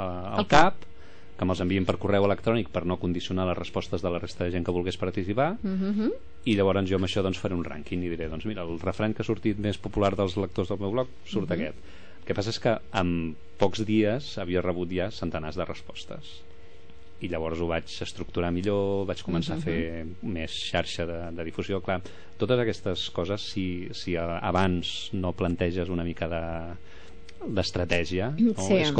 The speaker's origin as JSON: {"language": "Catalan", "town": "Vallromanes", "region": "Catalonia", "country": "Spain", "said": "com parlo de temes del meu poble de Vallromanes, el Vallès Oriental"}